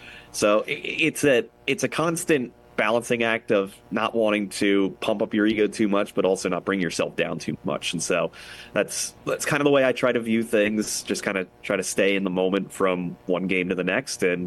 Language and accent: English; Philadelphia, Pennsylvania, United States; In terms of my influences and my mentors and guys like that, growing up in Philly, I got to grow up listening to Harry Callis call baseball, and I always appreciated that.